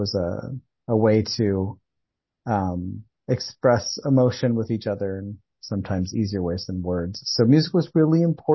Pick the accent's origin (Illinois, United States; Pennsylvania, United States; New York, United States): Illinois, United States; Lansing; also born or lived in Hammond, Indiana; from the southern suburbs of the Chicagoland area, Lansing, Illinois in particular. And I grew up there. I was born pretty close in Hammond, Indiana, and then grew up in Lansing